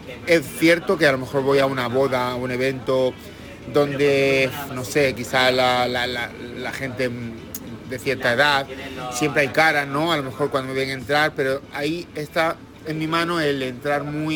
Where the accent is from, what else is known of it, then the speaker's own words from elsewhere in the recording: Seville, Andalusia, Spain; also born or lived in Madrid / Benidorm; now in Murcia, Spain; Soy de Sevilla, he vivido en Madrid, he vivido en Benidorm, vivo en Murcia, pero he trabajado en Soria, he trabajado en Santander, he trabajado en muchos sitios